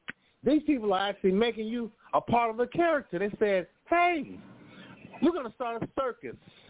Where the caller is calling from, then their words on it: Chicago, Illinois, United States; call from Chicago.